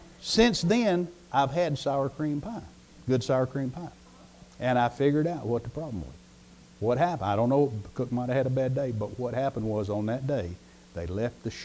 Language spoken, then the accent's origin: English; the South, United States; I know I'm from the South and this is Montana